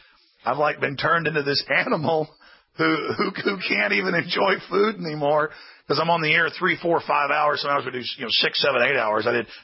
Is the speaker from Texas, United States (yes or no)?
yes; Dallas, Texas, United States; I mean, I grew up in Dallas. Now I go back to Dallas, and I'm like, ugh, there's just a bad vibe.